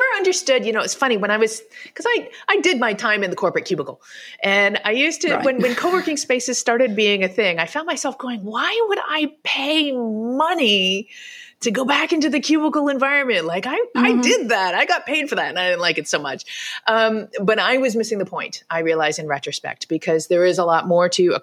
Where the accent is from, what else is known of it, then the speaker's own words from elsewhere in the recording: Toronto, Ontario, Canada; And I got back to Canada and I set up a place in Toronto, which is my hometown.